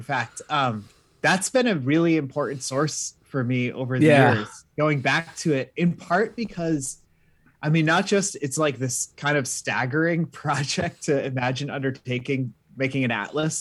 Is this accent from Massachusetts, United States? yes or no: yes; Massachusetts, United States; I grew up in Massachusetts, so kind of like around Austin, there was ISPs and things like